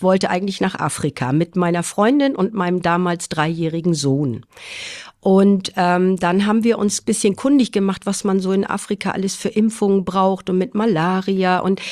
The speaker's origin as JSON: {"language": "German", "region": "Schleswig-Holstein", "country": "Germany", "tie": "born there", "said": "ich bin 59 Jahre alt, bin gebürtige Schleswig-Holsteinerin"}